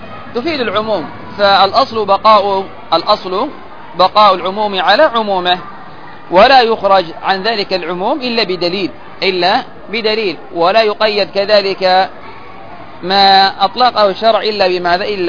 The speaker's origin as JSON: {"language": "Arabic", "country": "Yemen", "said": "وإلى يومنا هذا عندنا في اليمن وكذا"}